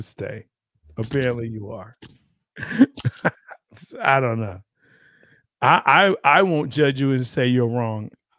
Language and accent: English; Texas, United States; I am a Texan through and through.